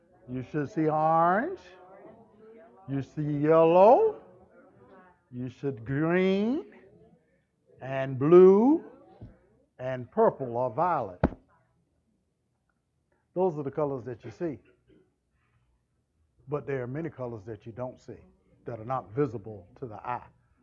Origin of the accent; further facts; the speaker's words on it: North Carolina, United States; I'm from North Carolina.